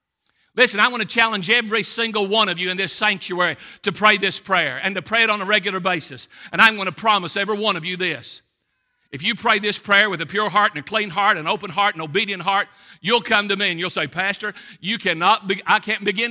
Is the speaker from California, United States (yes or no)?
no; Millsboro, Kentucky, United States; I told you I was raised in Millsboro, Kentucky on No Town Road. Wonderful climate, wonderful place.